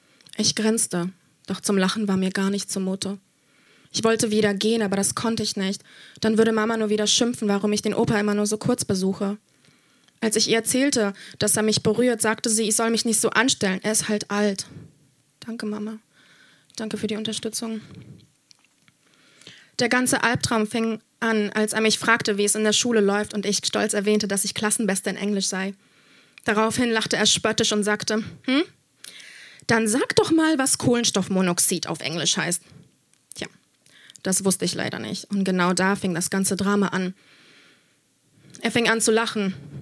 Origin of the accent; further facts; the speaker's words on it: Germany; Ich bin in Deutschland aufgewachsen, aber meine Familie kommt aus Polen, also habe ich immer an den Sommerferien meine Familie besucht.